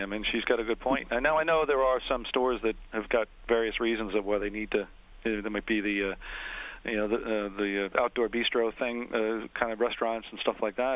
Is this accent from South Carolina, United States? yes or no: no; Queens Village, New York, United States; I'm kind of remembering when I grew up in Queens Village and we had the double window fan that my brother and I grew up